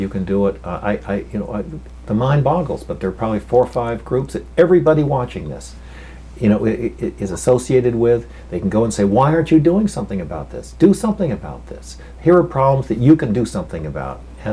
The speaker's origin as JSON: {"language": "English", "region": "Maine", "country": "United States", "said": "And if you come to my home state of Maine"}